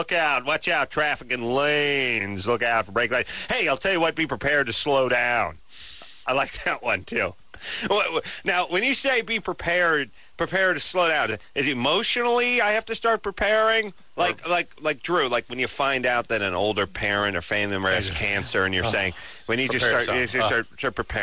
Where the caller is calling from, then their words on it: La Mirada, California, United States; Hi, I'm from La Mirada. Yeah, I'm outside. I'm looking at a thermometer.